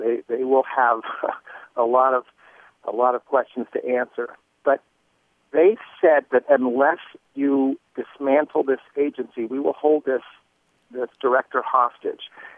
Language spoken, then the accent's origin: English; Idaho, United States; I'm from Idaho, and this has been a very rude awakening for me over the last number of years to see how the sausage is made.